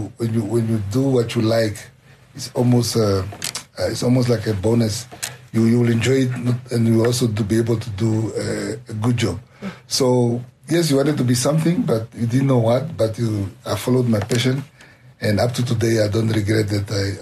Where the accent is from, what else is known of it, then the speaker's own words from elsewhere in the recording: Windhoek, Khomas, Namibia; growing up in Katutura, also where poverty was quite rife